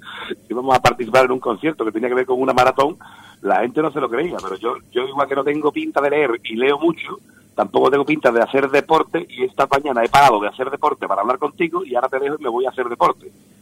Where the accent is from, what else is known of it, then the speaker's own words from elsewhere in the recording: Seville, Andalusia, Spain; la realidad es que somos tres sevillanos